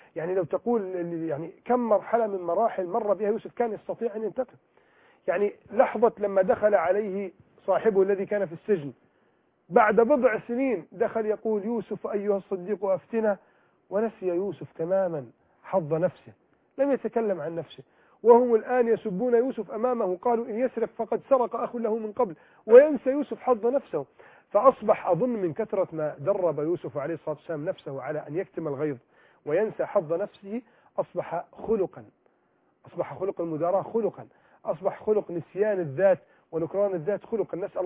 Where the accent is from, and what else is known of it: Egypt